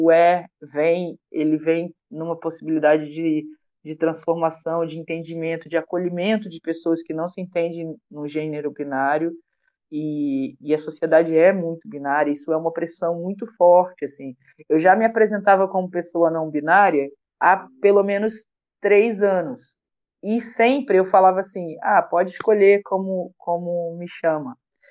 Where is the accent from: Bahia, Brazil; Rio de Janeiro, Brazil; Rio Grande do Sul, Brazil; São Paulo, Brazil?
Rio Grande do Sul, Brazil; born there; Eu sou gremista, porque eu nasci no Rio Grande do Sul.